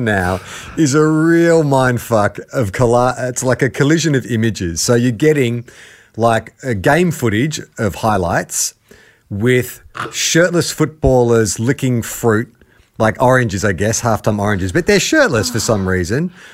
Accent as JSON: {"language": "English", "region": "Victoria", "country": "Australia", "tie": "born or raised there", "said": "growing up in Victoria"}